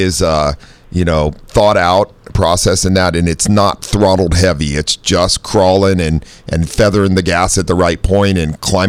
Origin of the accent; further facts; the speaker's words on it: Midwest, United States; Grew up in the Midwest, always fun, always building something.